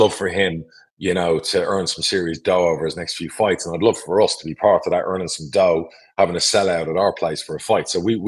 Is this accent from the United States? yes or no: no; Ireland; And look, I'm Irish, I'm a Mick Conlon fan.